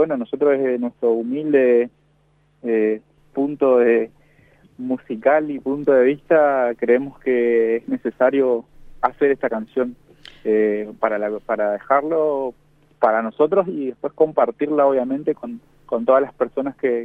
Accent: Santo Tomé, Corrientes, Argentina; Porque estamos acá enfrente, nosotros somos de Santo Tomé, Corrientes, sí. Tenemos acá enfrente de Brasil

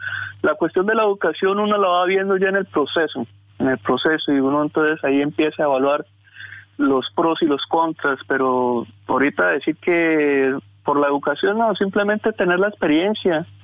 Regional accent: Cúcuta, Norte de Santander, Colombia; born there; allá en Colombia, en la ciudad de Cúcuta, donde yo nací

